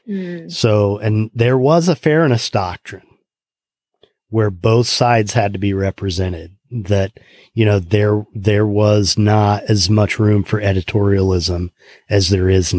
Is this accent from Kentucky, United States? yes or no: no; Indiana, United States; I grew up in Indiana. My first involvement in politics was being a poll worker for the Republican Party of my county.